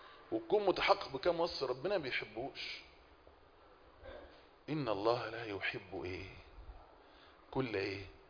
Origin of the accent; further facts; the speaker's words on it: Egypt; جميعا كمصريين